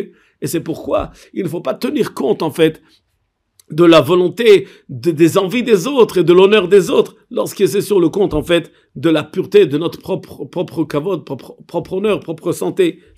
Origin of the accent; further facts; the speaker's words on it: France; quand nous on était jeunes, quand on était enfants en France